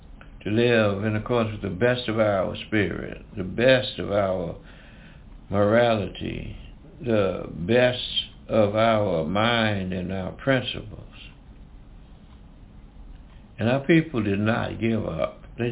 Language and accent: English; Tuskegee, Alabama, United States; the time when I was a boy growing up in Tuskegee, a young teenager growing up in Tuskegee, something has happened.